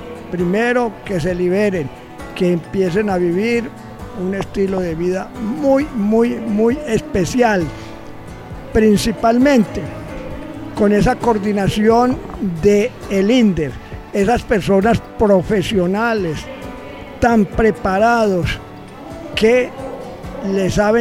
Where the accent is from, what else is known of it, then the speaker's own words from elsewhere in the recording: San Jerónimo, Antioquia, Colombia; now in Medellín, Colombia; yo soy del municipio de San Jerónimo. Y me levanté con ese grande artista